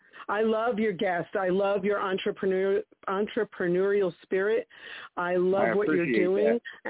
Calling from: New Jersey, United States; I'm calling from New Jersey, right outside of Atlantic City.

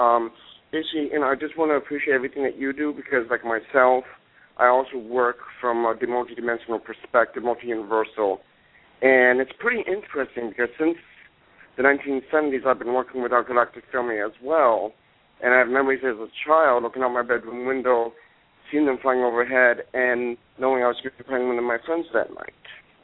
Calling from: New Hampshire, United States; I'm calling from New Hampshire.

